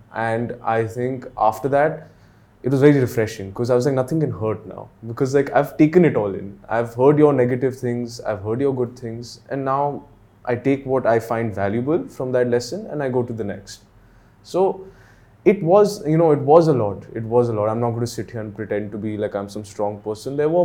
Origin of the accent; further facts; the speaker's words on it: Delhi, India; that's my biggest thing that I'm so grateful for is because I grew up in Delhi.